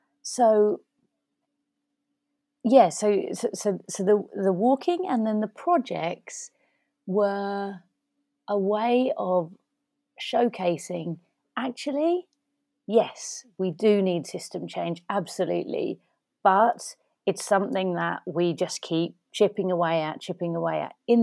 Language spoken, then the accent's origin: English; East of England, United Kingdom; and into Hertfordshire, which is where I'm from. And I really wanted to showcase a few projects from my hometown